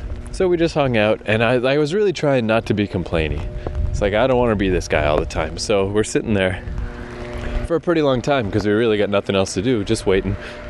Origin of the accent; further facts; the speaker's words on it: Canada; I'm Canadian.